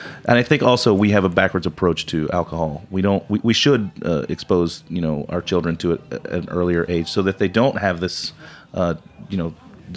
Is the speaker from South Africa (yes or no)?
no; Atlanta, Georgia, United States; born there; I was born in Atlanta.